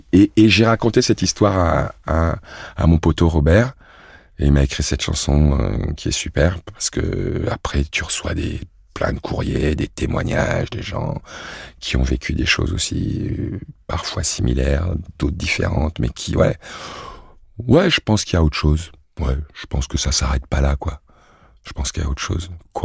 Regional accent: Cameroon; un Sedanais d'origine belge. Mon arrière-grand-mère était belge. Donc je suis né, puis j'ai grandi au Cameroun. Je suis donc entre les deux, café au lait, parfois plus café, parfois plus lait, souvent les deux, parfois ni l'un ni l'autre.

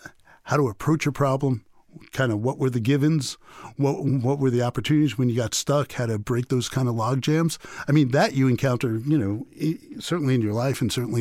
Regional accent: New York City, New York, United States; And I grew up in New York City playing basketball.

